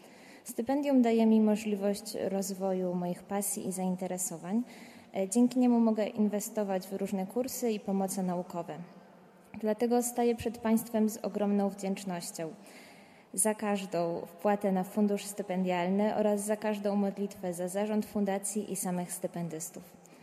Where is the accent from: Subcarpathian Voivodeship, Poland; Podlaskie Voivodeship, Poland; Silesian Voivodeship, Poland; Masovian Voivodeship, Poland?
Masovian Voivodeship, Poland; pochodzę z niedużej wioski w diecezji warszawsko-praskiej.